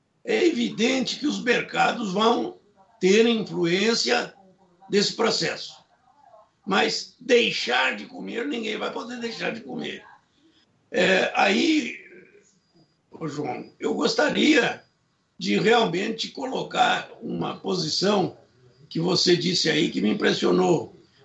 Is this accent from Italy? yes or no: yes; Italy; O meu país de origem é a Itália. Estou assustado.